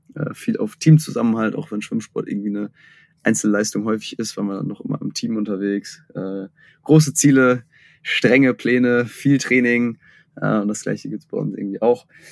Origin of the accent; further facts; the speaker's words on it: North Rhine-Westphalia, Germany; born there; now in Hamburg, Germany; bin ich Hamburger, aber gar kein Gebürtiger. Wer bin ich? In mir ruht in Ostwestfalen. Da komme ich gebürtig her.